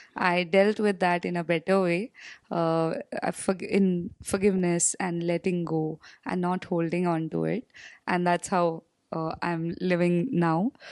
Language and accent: English; Mumbai, Maharashtra, India; Yeah, I'm from Mumbai.